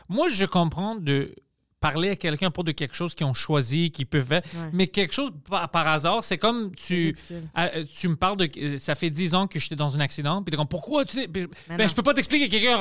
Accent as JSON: {"language": "French", "town": "Montreal", "region": "Quebec", "country": "Canada", "said": "Tu sais, je viens de Parkex."}